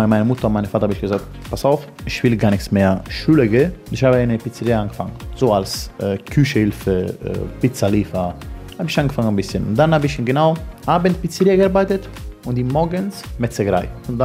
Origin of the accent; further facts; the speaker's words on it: Naples, Campania, Italy; German is a second language; now in Hattingen, Germany; Ich komme aus Napoli und die 081 ist die Vorwahl von Napoli.